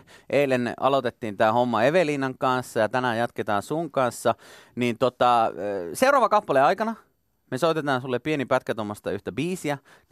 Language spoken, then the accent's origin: Finnish; Kemi, Lapland, Finland; mä oon Kemistä